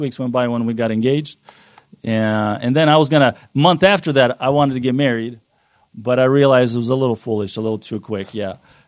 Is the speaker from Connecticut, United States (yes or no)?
no; Fresno, California, United States; We both grew up in the church. It was Slavic churches, different cities. I grew up in Fresno, California.